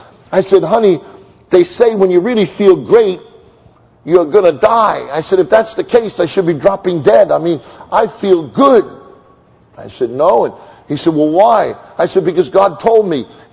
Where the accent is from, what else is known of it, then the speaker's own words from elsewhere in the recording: Brooklyn, New York, United States; I'm from Brooklyn, but a flock of turkeys.